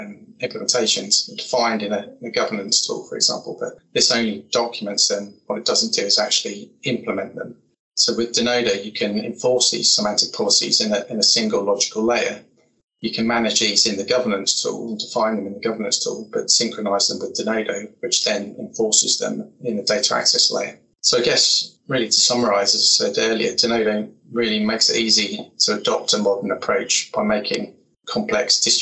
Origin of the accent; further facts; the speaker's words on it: United Kingdom; But as a Brit